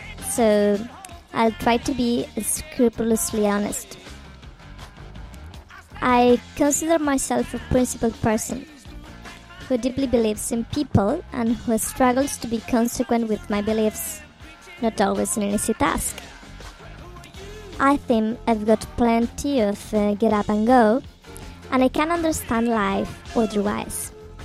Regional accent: Malaga, Andalusia, Spain; now in Pamplona, Spain; Hi mates, I am from Malaga. I've been living in Pamplona since I flew to Nels 10 years ago

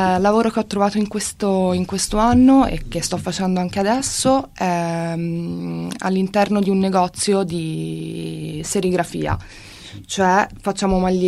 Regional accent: Pisa, Tuscany, Italy; moved away as an adult; sono pisana, quindi toscana, ho 32 anni e sono arrivata qui a fine del 2015.

